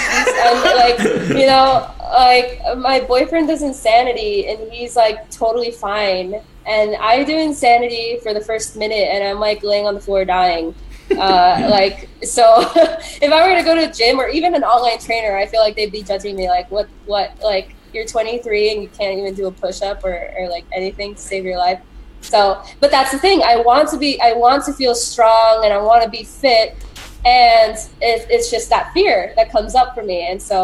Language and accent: English; Florida, United States; I am from Florida, but my family is very Cuban and Spanish.